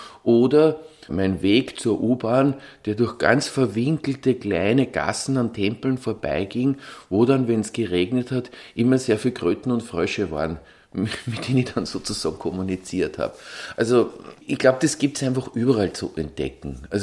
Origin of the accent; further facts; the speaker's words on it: Linz, Upper Austria, Austria; des Pöstlingberges gewohnt. Und damals war das ja noch nicht so verbaut, wie es heute ist. Und dadurch bin ich schon praktisch in der Natur aufgewachsen.